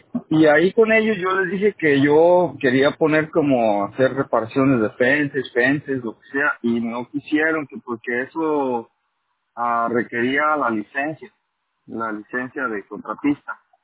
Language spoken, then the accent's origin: Spanish; Mexico; Yo soy carpintero mexicano